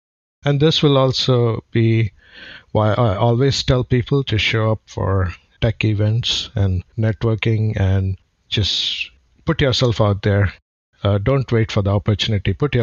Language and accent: English; India; born there; I was born in India.